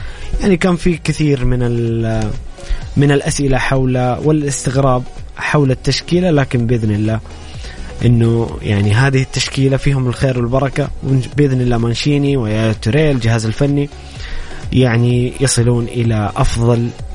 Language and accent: Arabic; Saudi Arabia; أكيد أني أنا كسعودي دائما طموحي أنه يحقق كأس آسيا